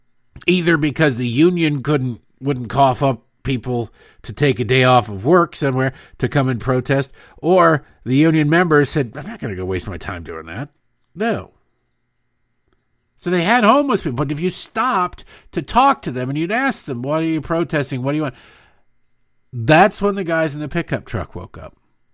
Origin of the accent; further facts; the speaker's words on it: Detroit, Michigan, United States; I grew up in Detroit. I have seen a lot of homeless people.